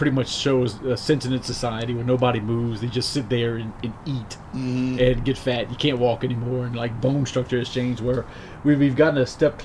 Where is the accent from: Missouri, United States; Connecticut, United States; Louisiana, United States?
Louisiana, United States; And growing up in Louisiana, I've always heard of the Myrtle's Plantation.